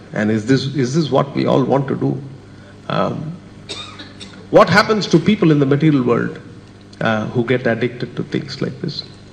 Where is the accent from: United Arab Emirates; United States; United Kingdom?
United Arab Emirates; Dubai; I come from Dubai and something like that could mean serious trouble with the law.